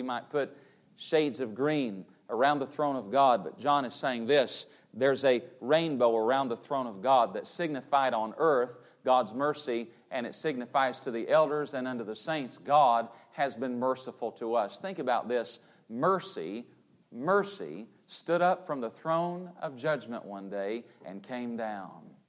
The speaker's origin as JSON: {"language": "English", "region": "Tennessee", "country": "United States", "tie": "born or raised there", "said": "Now, growing up in Tennessee, I'm not saying we didn't see rainbows. Certainly we did. But boy, down here in Florida, we see rainbows all the time."}